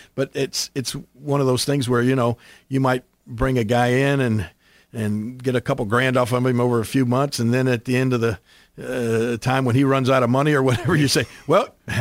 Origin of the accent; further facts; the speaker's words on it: Memphis, Tennessee, United States; You know, we, like, of course, my hometown here in Memphis, Tennessee, wrestling was huge.